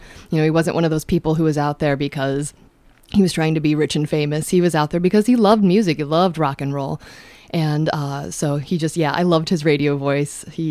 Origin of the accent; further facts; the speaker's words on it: Omaha, Nebraska, United States; now in Northfield, United States; it reminds me a lot of where I grew up in South Omaha.